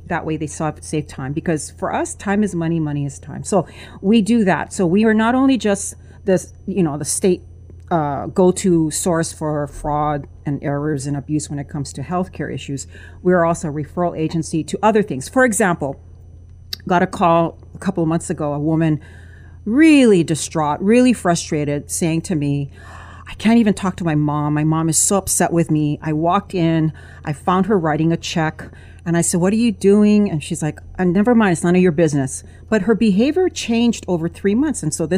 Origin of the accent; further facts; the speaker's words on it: Wailua, Hawaii, United States; and I'm from Wailua, North Shore, I can attest to this.